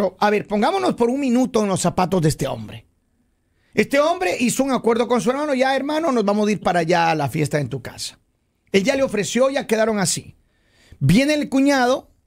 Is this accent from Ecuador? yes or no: yes; Ecuador; Yo recuerdo cuando yo vivía en el país donde yo nací, en Ecuador.